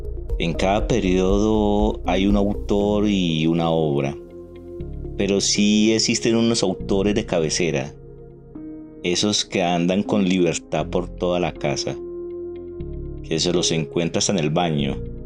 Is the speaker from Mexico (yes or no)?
no; Cartago, Valle del Cauca, Colombia; soy colombiano, oriundo de Cartago Valle.